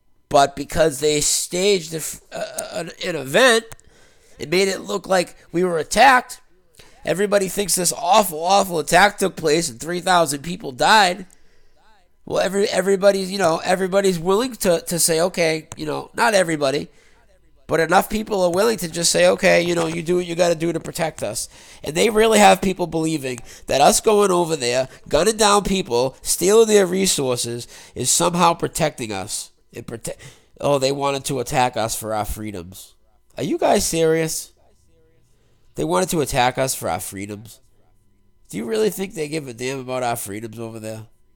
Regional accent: United States; I love being an American, and these people have ruined it.

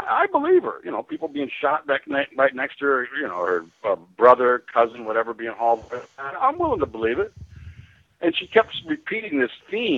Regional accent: Colorado, United States; I didn't know what a Jew was. I was from Colorado. I had no knowledge of what Jew meant.

